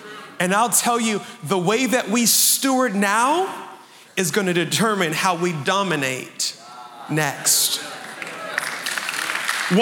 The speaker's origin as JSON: {"language": "English", "region": "Maryland", "country": "United States", "tie": "born or raised there", "said": "I'm American. I was born and raised in Maryland, but my folks are Caribbean. They're from Barbados. So I'm what you call a Bajan Yankee"}